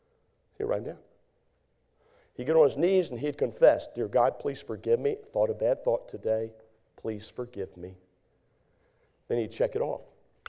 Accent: Northeast, United States; Or I'm from the Northeast. Is that just a Northeast thing?

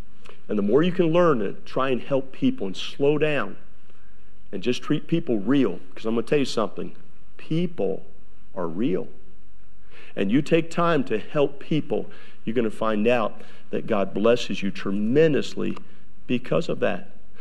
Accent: Maryland, United States; born there; I was not born in New York. I was born in Maryland.

